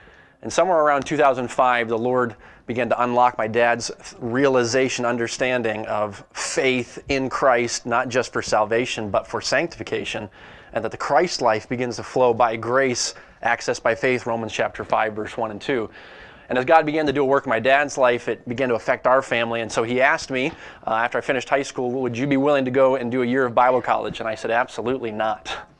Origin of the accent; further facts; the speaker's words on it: New England, United States; I grew up in New England, so I'm from the East Coast